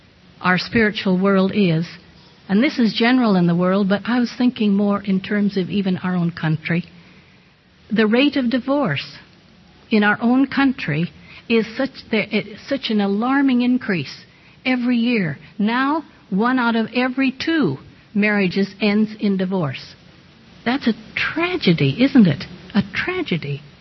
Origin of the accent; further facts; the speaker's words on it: Seattle, Washington, United States; Now, I'm from Seattle. I was born right near there in the West.